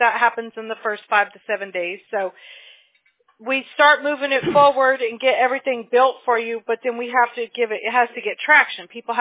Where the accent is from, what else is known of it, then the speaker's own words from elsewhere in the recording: Mobile, Alabama, United States; born there; I was born in Mobile, and my brother was born in Huntsville.